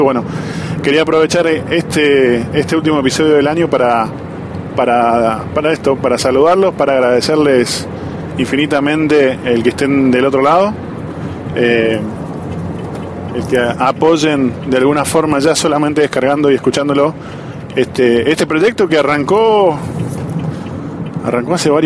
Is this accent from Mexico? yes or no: no; Argentina; Los que somos argentinos estamos orgullosos de ser argentinos.